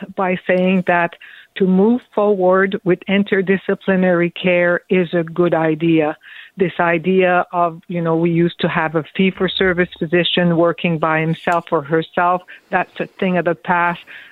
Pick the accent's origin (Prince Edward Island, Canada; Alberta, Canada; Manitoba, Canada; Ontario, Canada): Ontario, Canada; I come from Northern Ontario.